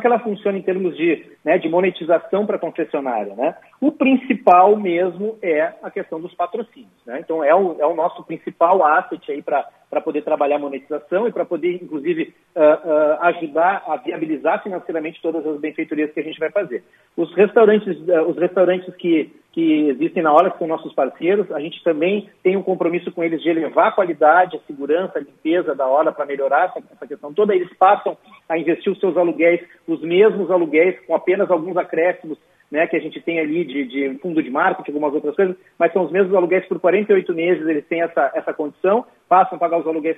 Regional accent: Porto Alegre, Rio Grande do Sul, Brazil; Eu, pessoalmente, sou gaúcho de Porto Alegre, apesar da minha mãe ter nascido na Estância, né, em Boa Vista, na Boa Vista do Cadeado, em Cruz Alta.

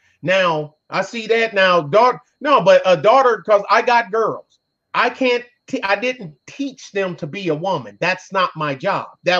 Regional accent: Detroit, Michigan, United States; I'm from Detroit's West Side. I lived that fucking movie.

